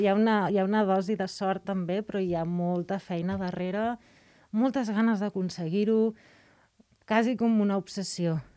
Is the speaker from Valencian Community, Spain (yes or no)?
no; Badalona, Catalonia, Spain; also born or lived in London, United Kingdom; Vaig créixer a Badalona, vaig viure a Londres, i de cop el canvi aquest em feia com molta il·lusió.